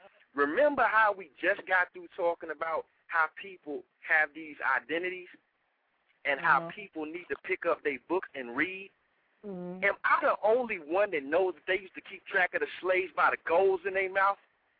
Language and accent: English; the South, United States; that's because I'm from the South.